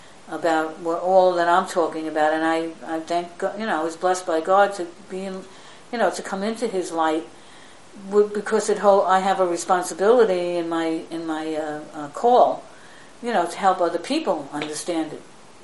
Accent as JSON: {"language": "English", "region": "New York", "country": "United States", "said": "But it's hard for me because I'm Italian and I'm a New Yorker."}